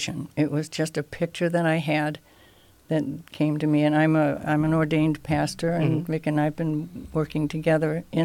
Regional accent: Le Roy, New York, United States; also born or lived in Fitchburg, Massachusetts; I was born in Fitchburg, Massachusetts. Oh, okay. And then at 15, moved to Leroy, New York, which is the home of Jell-O.

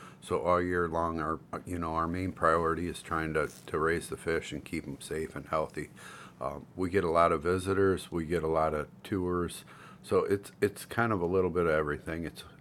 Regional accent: Monroeville, Ohio, United States; So I grew up in Monroeville, Ohio, so only about a half an hour south of here.

